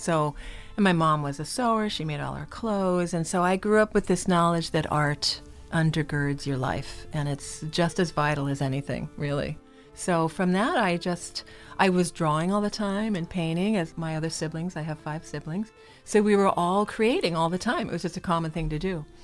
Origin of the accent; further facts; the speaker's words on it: Hazleton, Pennsylvania, United States; also born or lived in Allentown; I was born in Allentown, actually, and my family moved up to Hazleton when I think I was 4, and my dad had his own business.